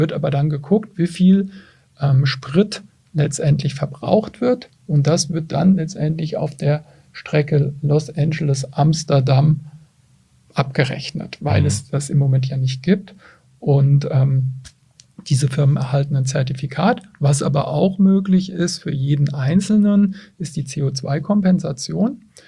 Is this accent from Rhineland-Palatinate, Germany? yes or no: yes; Mainz, Rhineland-Palatinate, Germany; Ja, für mich als Mainzer